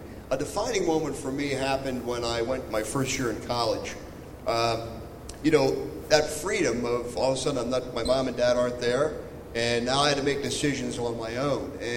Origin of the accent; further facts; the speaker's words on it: Kreamer, Pennsylvania, United States; I grew up in Snyder County, Cramer, Pennsylvania area. I've been there really all my life.